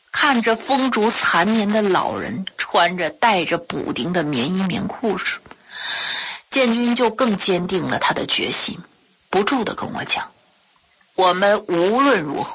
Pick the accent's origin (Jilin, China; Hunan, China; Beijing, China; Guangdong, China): Beijing, China; now in Tibet, China; 我们从北京来之前，家里的老爸老妈不是一再叮嘱我们吗？